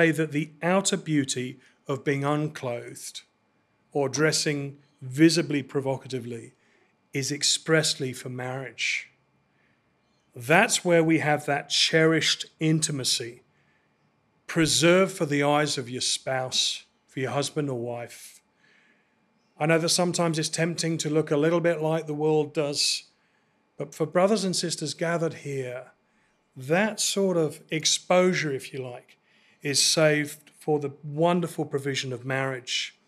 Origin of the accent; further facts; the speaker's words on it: England, United Kingdom; That's a series that my wife and I get into because we're from England